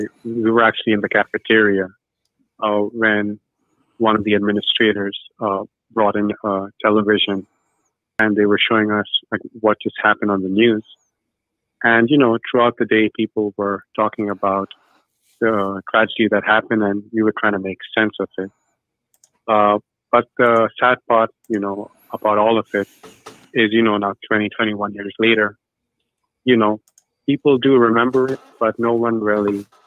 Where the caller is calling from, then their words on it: Florida, United States; I'm from Florida. I'm a first time caller, a long time listener.